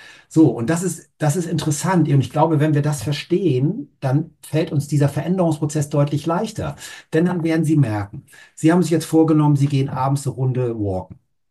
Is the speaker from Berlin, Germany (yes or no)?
no; Hamburg, Germany; wir kommen beide aus Hamburg hier. Wir Hamburger haben gar keine Chance, irgendwas zu verändern, weil es regnet wirklich immer hier in Hamburg.